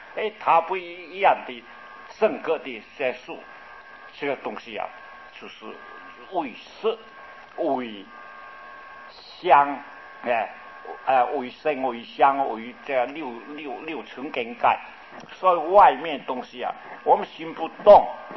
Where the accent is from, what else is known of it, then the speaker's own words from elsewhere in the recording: China; 法国人讲法国话，美国人讲美国话，我们中国人听不懂的